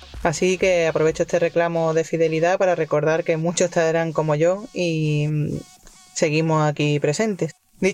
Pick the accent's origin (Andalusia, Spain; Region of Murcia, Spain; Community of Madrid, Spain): Andalusia, Spain; Málaga; de Málaga.